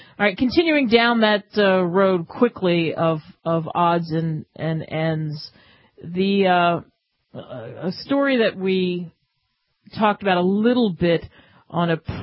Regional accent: Miami, Florida, United States; I'm just going to freeze it out because I'm from Miami and now I'm knee-deep into cold temperatures in the Midwest or something.

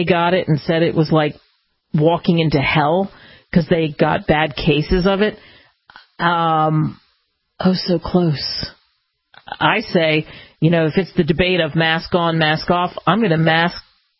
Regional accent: United States; I love this country. I love being an American. I've lived in other places, and I feel like I'm a citizen of the world, and I feel proud to be an American

